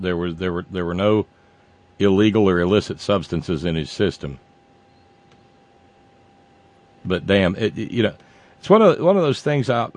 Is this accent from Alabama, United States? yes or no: yes; Alabama, United States; Now where I grew up in Alabama, inside the city school system, they were all chartered from a local bus company